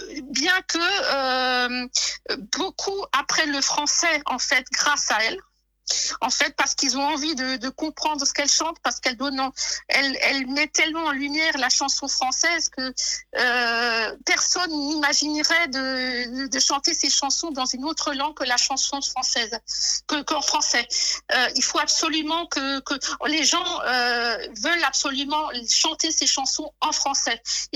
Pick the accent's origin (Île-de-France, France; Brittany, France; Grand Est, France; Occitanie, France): Grand Est, France; Mulhouse; mon premier concert était celui de … dans ma ville natale de Mulhouse.